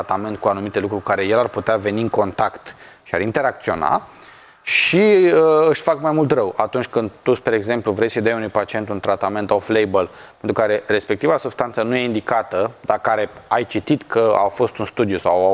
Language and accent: Romanian; Romania; Dar evident că de cele mai multe ori, tot pentru că suntem români, vom ajunge epuizați după un asemenea efort